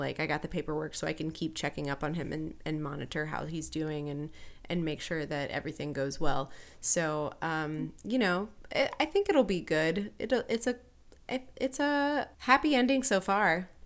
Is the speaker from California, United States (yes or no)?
no; Wisconsin, United States; the version I grew up with in Wisconsin. We love our old fashions in Wisconsin, but we make them with brandy, not bourbon.